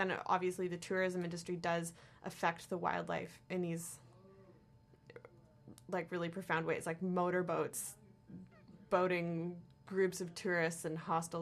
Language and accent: English; Canada; So I guess, like, from my role as a Canadian, though